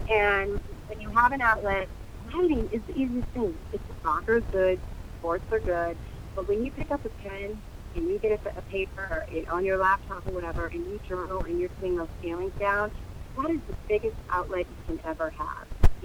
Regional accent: California, United States; I am at the beach. I love the water. I grew up in the Bay Area. So I'm one of those little black children who, my mother, we were always taking nature walks. I learned to swim in the ocean.

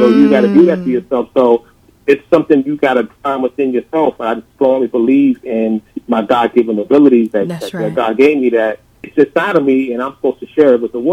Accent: New York City, New York, United States; You know, I grew up in Harlem, and I went to the Roosevelt Theater as a kid every Saturday

